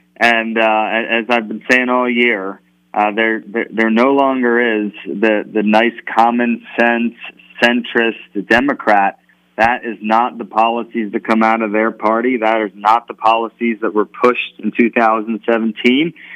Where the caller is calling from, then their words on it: Las Vegas, Nevada, United States; I'm in Las Vegas, Kevin.